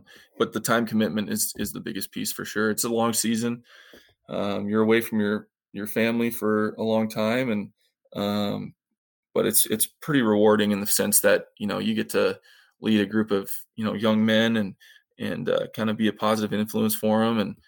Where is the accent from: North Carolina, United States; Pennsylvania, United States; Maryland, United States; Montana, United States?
Montana, United States; Glendive; well, I'm from Glendive, Montana. Who am I going to recruit?